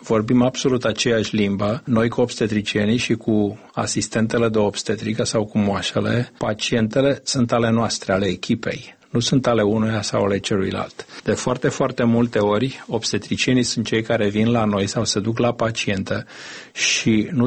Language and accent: Romanian; Romania; eu sunt originar din România